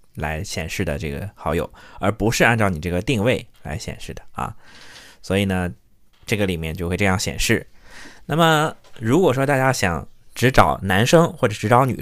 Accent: Heilongjiang, China; 那大家都知道我是黑龙江的

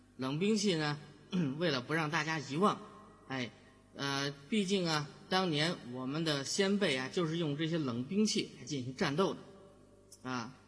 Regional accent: Xi'an, Shaanxi, China; now in Guangdong, China; 我从西安来到广东啊，

